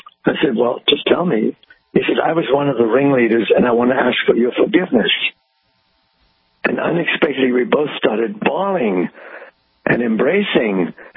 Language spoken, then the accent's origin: English; Wittenberg, Saxony-Anhalt, Germany; English is a second language; moved away; We went to, stayed in Berlin, and then we went to my hometown. I was scared at the time. What would I find there 50 years later?